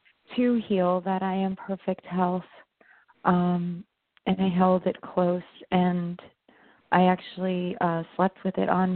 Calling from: New York, United States; I'm in New York.

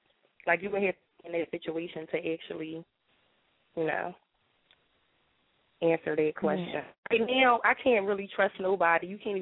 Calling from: Philadelphia, Pennsylvania, United States; I'm from Philly.

